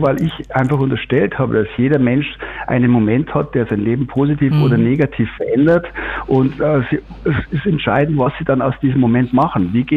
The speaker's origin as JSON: {"language": "German", "town": "Munich", "region": "Bavaria", "country": "Germany", "said": "Ich komme aus München."}